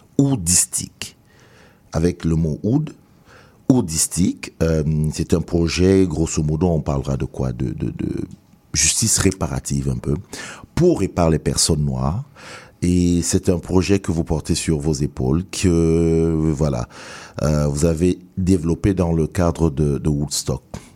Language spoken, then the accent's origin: French; Cameroon; Non, moi, je suis Camerounais.